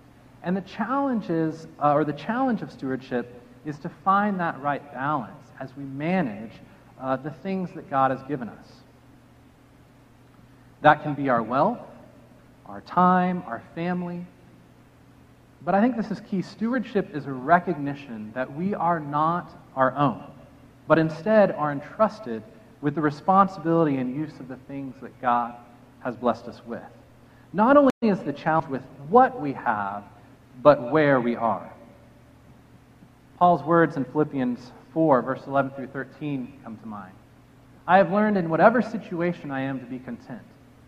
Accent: Texas, United States; I grew up in South Texas, and there were some more aggressive bees migrating up from Mexico

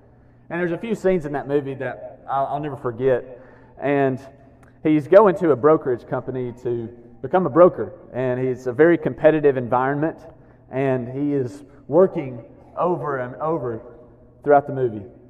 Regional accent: Alabama, United States; that happened a lot where I grew up in Alabama. People learn trades, and we need those jobs too.

